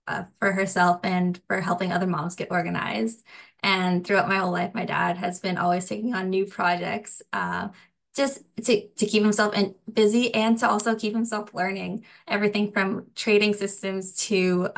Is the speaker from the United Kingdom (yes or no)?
no; Sackville, Nova Scotia, Canada; also born or lived in Ottawa; now in Wolfville, Canada; I was born in Ottawa, but I grew up in Sackville, Nova Scotia, and I've been living in Wolfville for the last few years.